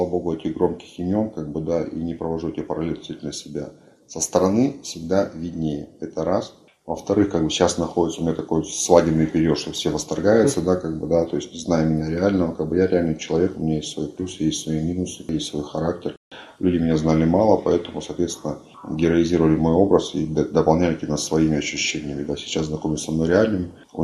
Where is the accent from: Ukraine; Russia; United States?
Ukraine; что я украинец, как бы, да, за своих